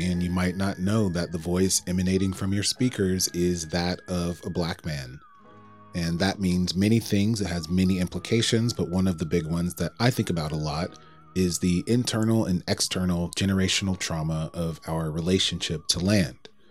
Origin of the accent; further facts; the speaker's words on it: Atlanta, Georgia, United States; Eugene Cook from my hometown of Atlanta, Georgia